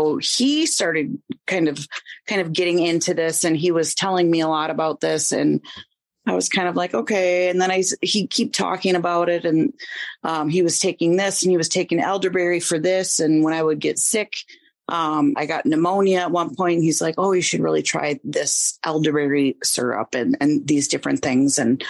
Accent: Wisconsin, United States; I live in Wisconsin, born and raised here. I grew up on a dairy farm, married a farmer.

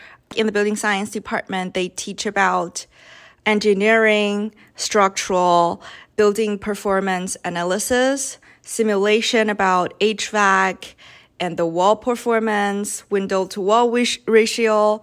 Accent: Beijing, China; I grew up in China, Beijing. It's a very historic city, and I grew up in historic neighborhoods.

